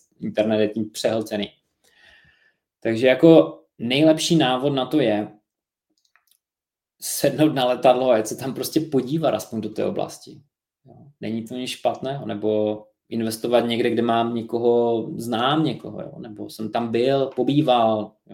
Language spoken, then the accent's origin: Czech; Moravia, Czechia; něco třeba na severní Moravě, odkud pocházím